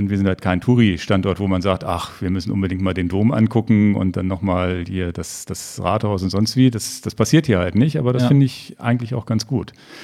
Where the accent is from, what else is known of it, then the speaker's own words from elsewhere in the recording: Hanover, Lower Saxony, Germany; born there; Ich bin in Hannover geboren.